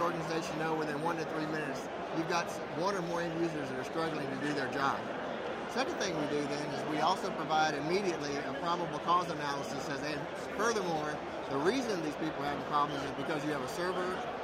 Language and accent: English; Austin, Texas, United States; Austin, Texas.